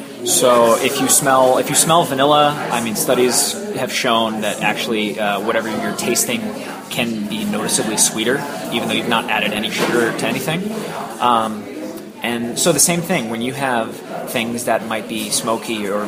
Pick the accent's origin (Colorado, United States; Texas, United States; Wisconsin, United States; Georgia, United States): Colorado, United States; because I'm from Colorado